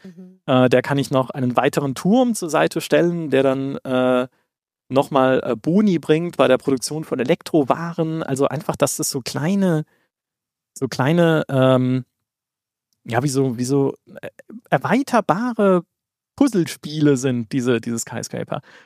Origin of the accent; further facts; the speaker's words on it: Karlsruhe, Baden-Württemberg, Germany; ich komme aus Karlsruhe. Karlsruhe hat eine große Raffinerie.